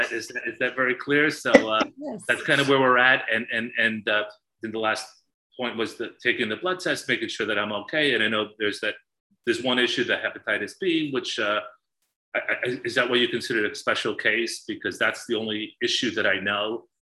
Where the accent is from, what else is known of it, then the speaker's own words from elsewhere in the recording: Ireland; now in New York City, United States; I'm Irish, my wife is Chinese, right? So we live in New York City